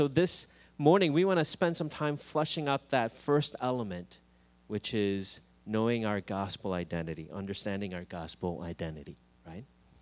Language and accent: English; United States; it's all a little bit confusing to me because I'm an American, so I don't really know that.